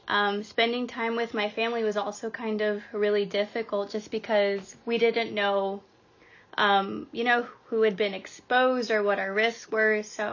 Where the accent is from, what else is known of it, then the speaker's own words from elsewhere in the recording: San Antonio, Texas, United States; I'm from here, San Antonio, Texas.